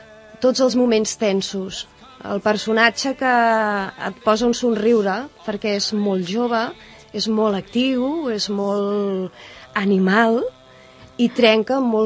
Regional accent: Tàrrega, Catalonia, Spain; Jo la vaig veure representada al meu poble, a Tàrrega, fa bastants anys

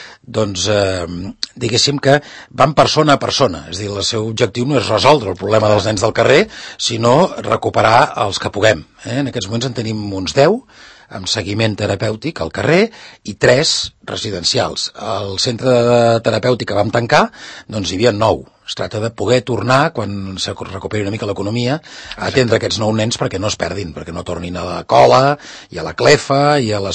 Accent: Sant Cugat del Vallès, Catalonia, Spain; Sant Cugat, per què el meu poble

